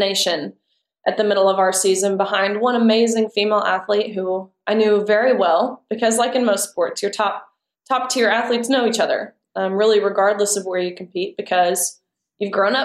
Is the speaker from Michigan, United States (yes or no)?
no; Tennessee, United States; I grew up in Tennessee, but my dad being a Vanderbilt player, we were never allowed to sing